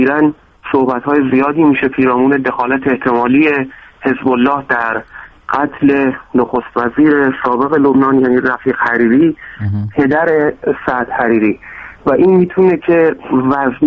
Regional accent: Iran; ما رو به عنوان ایرانی و به عنوان در واقع ساکنان کشور ایران

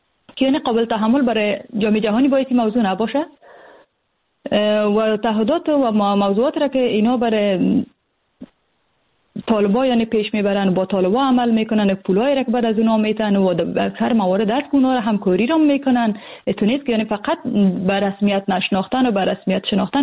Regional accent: Afghanistan; من خانمای فعال از افغانستان هستم

